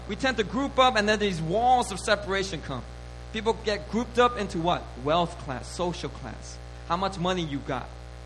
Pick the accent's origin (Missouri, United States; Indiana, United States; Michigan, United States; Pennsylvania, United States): Pennsylvania, United States; Philadelphia; I grew up in Philadelphia. There's a lot of racism in Philadelphia.